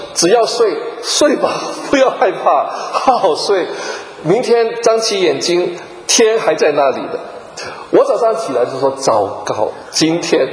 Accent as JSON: {"language": "Chinese", "country": "Hong Kong", "tie": "born or raised there", "said": "我在香港长大，我从来不要说森林，我连树林都没有见过啊。我说我第一个树林就是在美国"}